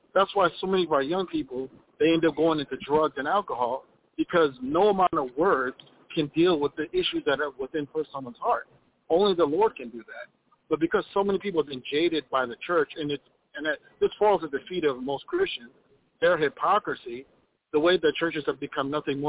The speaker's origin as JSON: {"language": "English", "town": "Minneapolis", "region": "Minnesota", "country": "United States", "said": "I'm from Minneapolis."}